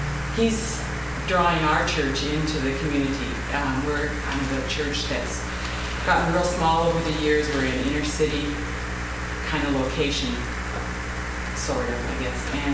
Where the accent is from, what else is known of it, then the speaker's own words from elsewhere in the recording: Portland, Oregon, United States; I'm from Portland, Oregon.